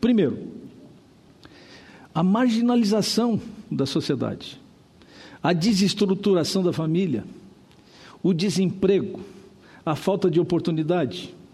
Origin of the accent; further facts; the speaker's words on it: Santa Catarina, Brazil; É, eu sou de Santa, então Santa Catarina.